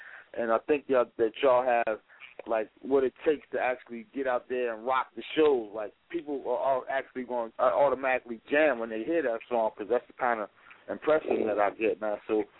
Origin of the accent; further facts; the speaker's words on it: New Jersey, United States; I'm from up north, I'm from Jersey, but North Carolina is a very special place for me because that's where my mom and my pops are from.